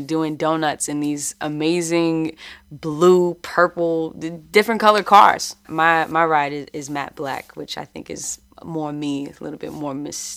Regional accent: Vallejo, California, United States; When I think about the Bay Area, I think about being home in downtown Vallejo and seeing all the candy paint cars.

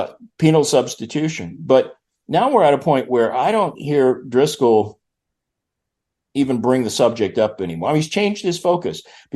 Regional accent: Tulsa, Oklahoma, United States; I grew up in Tulsa, the headquarters of every charismatic leader, you know.

